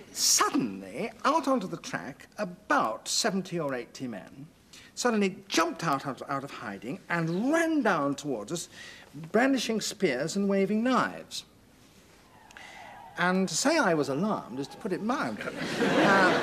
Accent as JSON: {"language": "English", "country": "United Kingdom", "said": "with me being very British about the whole thing"}